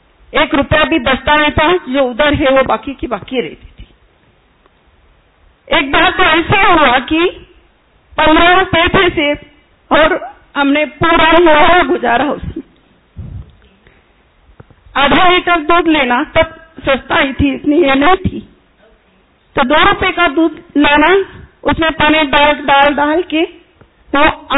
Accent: India; first language Marathi; Hindi is a second language; मेरी लैंग्वेज मराठी

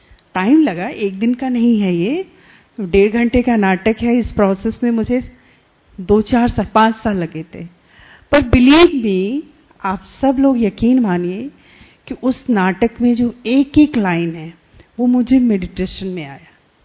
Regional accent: Gaya, Bihar, India; मैं बिहार से हूँ, गया नवादा से, गया जहाँ बुद्ध को ज्ञान प्राप्त हुआ।

